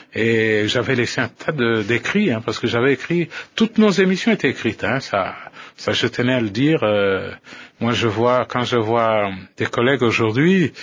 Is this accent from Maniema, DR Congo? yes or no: no; Lubumbashi, Haut-Katanga, DR Congo; Tous on vient de Lubumbashi.